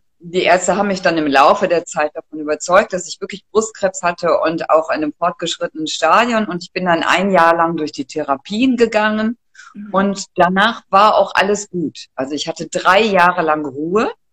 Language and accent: German; Cologne, North Rhine-Westphalia, Germany; born there; moved away as an adult; now in Aachen, Germany; ich bin 59 Jahre alt und ich lebe seit meinem Biologiestudium in Aachen. Ich bin in Köln geboren und bin dann zum Studium nach Aachen gegangen, habe dort Biologie studiert und lebe immer noch mit meiner Familie und meinem Hund in Aachen.